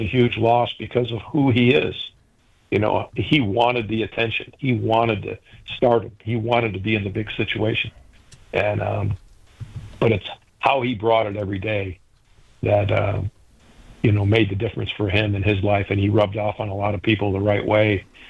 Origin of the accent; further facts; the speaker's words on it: Syracuse, New York, United States; I was a young kid growing up in Syracuse, New York, 8 and 9, 10 years old, and I had the South Bend Tribune delivered to my home every day.